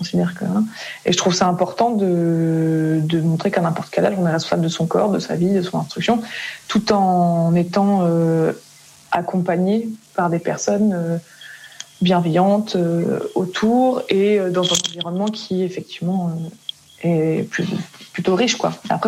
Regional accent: Brest, Brittany, France; Enfin, il y en avait une à Quimper, mais du coup, nous, on est de Brest, donc voilà, pas dans le coin.

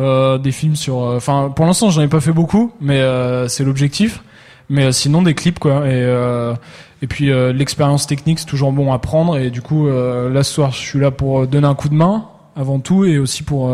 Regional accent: Douarnenez, Brittany, France; now in Brest, France; moi je suis de Douarnenez, donc je suis breton en fait déjà

